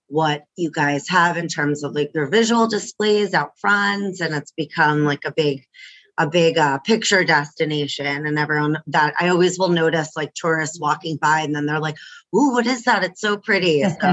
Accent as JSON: {"language": "English", "country": "Colombia", "said": "I'm Latin American as well, I'm Colombian."}